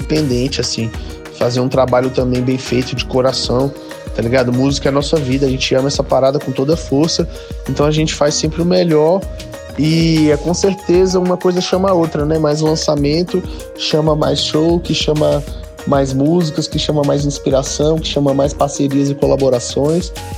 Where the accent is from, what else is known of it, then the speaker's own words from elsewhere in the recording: Brazlândia, Federal District, Brazil; eu nasci e cresci em Braslândia, e assim, numa rotatividade de crescer em outros lugares da periferia também, na Ceilândia, em Taguatinga, na Samambaia.